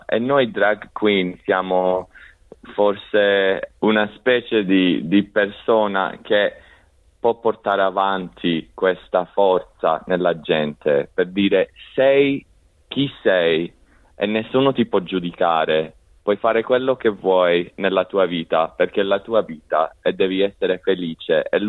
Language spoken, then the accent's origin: Italian; Australia; nella mia vita, crescendo, essere diverso in Australia, ma molto diverso